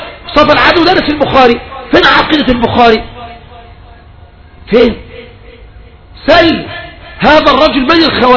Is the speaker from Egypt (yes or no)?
yes; Egypt; احنا من مصر يا اخوان، احنا من مصر، لسه من مصر يا اخواني موجود.